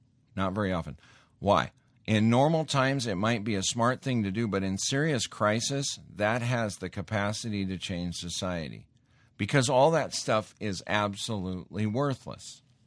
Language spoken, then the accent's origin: English; Montana, United States; I grew up in Montana. I've seen poachers.